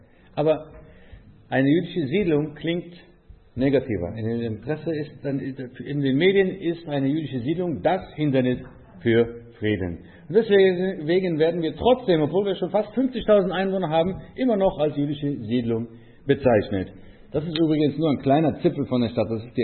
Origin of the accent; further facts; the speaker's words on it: Israel; German is a second language; Ja, ich bin in Israel aufgewachsen